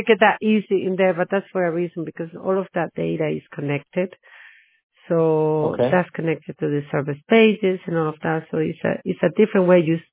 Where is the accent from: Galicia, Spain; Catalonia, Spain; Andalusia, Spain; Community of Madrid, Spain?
Galicia, Spain; first language English/Spanish; soy gallega, so...